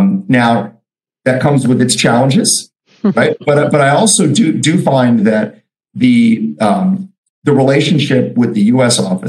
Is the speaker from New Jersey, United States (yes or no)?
yes; New Jersey, United States; now in United Kingdom; I spent many years as an American, as a New York expat, technically New Jersey for all you New Yorkers out there.